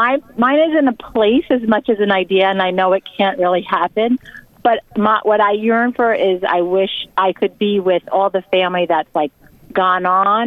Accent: Staten Island, New York, United States; I grew up in Staten Island, and we loved just all being there with family together.

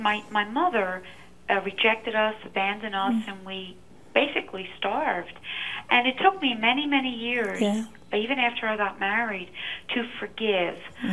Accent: Philadelphia, Pennsylvania, United States; I'm from South Philadelphia.

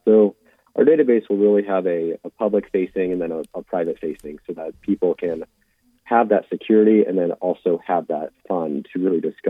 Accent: Spokane, Washington, United States; because I'm from Spokane, Washington, so we'll say Spokane, Washington.

